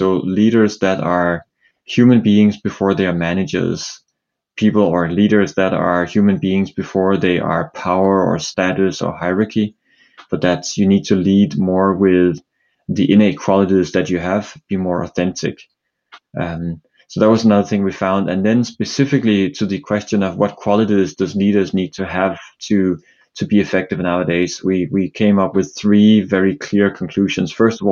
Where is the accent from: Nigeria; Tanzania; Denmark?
Denmark; Copenhagen, Capital Region of Denmark; English is a second language; now in New York, United States; So I'm originally from Denmark, Copenhagen, but live in New York nowadays.